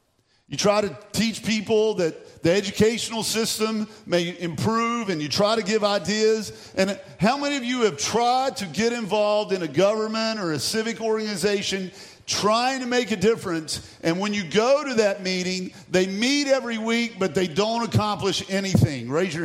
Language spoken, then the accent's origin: English; West Virginia, United States; because I'm from West Virginia, because I'm from Appalachia, I can say this